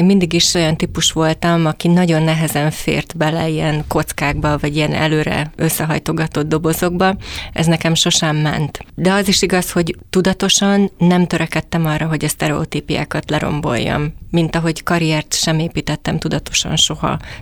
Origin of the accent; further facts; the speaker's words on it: Hungary; born there; also born or lived in Latin America; Én Magyarországon születtem, egy vidéki városban, viszont a 80-as évek közepén a szüleim kaptak egy lehetőséget külszolgálatra, és ezzel éltek is.